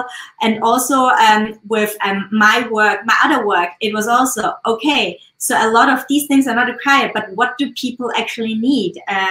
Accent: Austria; I think also because I'm from Austria and we used to just, you know, get our meat or bacon from the farmer fresh.

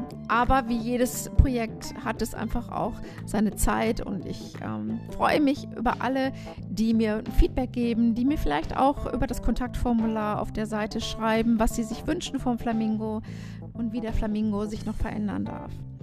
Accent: North Rhine-Westphalia, Germany; Ich komme ja aus dem Ruhrgebiet, da trinkt man schon mal gerne ein Dosenbier.

